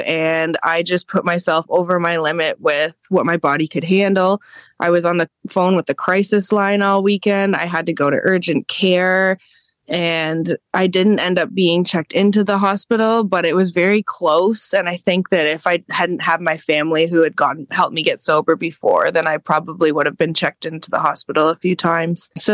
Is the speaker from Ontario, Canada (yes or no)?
yes; Kingston, Ontario, Canada; also born or lived in Ottawa; I didn't have as many supports as I have in my hometown. And I just was drinking and doing drugs every single night, hanging out with the wrong people on my spare time, but still in school somehow. So I was just making sure that I kept my appearance up for when I came back home to Kingston, Ontario.